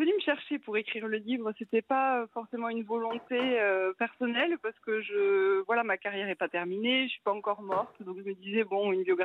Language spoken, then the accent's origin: French; Toulouse, Occitanie, France; En plus, moi, je venais de Toulouse, donc j'ai laissé quand même tous mes amis là-bas, les amis de mes parents, donc on était un peu tout seul quand même à Paris.